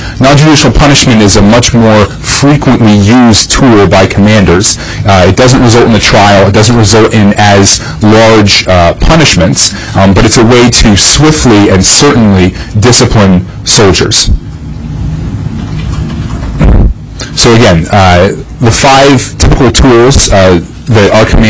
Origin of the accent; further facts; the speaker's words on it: Cordova, Alaska, United States; I'm from Cordova, so I use the recent example of the National Guard helping dig us out from a gigantic mountain of snow.